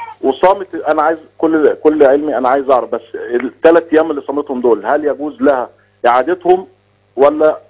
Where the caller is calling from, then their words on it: Giza, Giza Governorate, Egypt; من الجيزة.